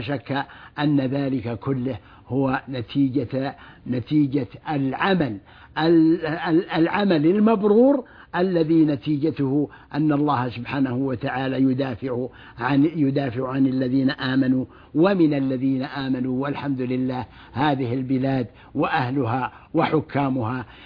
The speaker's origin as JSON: {"language": "Arabic", "country": "Saudi Arabia"}